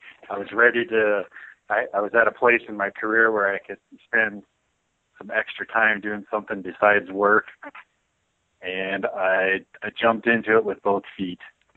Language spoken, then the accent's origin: English; Nebraska, United States; I grew up in South Central Nebraska. My family had a sand and gravel operation, so I grew around in a rural area